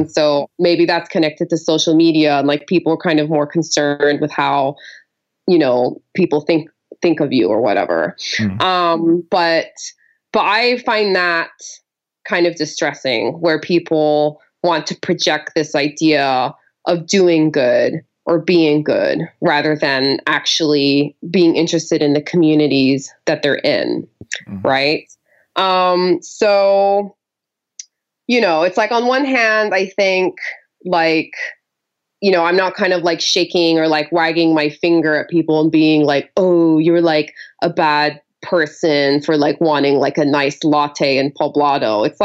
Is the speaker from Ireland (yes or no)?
no; Cali, Valle del Cauca, Colombia; growing up in Cali, right? Where like I'm going to, you know, a private school where everyone's being taught English.